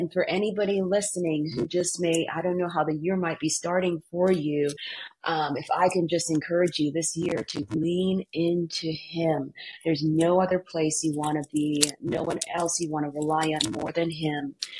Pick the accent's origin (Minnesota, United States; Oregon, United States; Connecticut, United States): Minnesota, United States; also born or lived in Uganda; I was born in Uganda. We grew up in Minnesota at a time when the laws had changed, but people's mindsets hadn't.